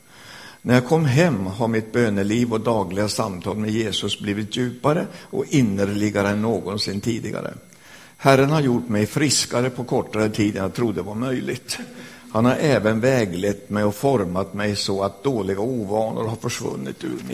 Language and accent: Swedish; Jämtland County, Sweden; jag kommer från Jämtland.